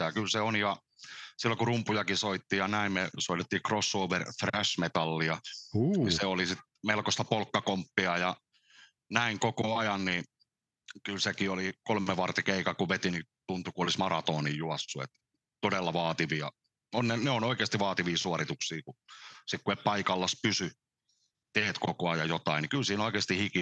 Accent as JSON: {"language": "Finnish", "town": "Nakkila", "region": "Satakunta", "country": "Finland", "tie": "born or raised there", "also_born_or_lived": "Pori", "said": "Vuonna 83 mä oon syntynyt Porissa ja Nakkilassa asunut miltei koko ikäni."}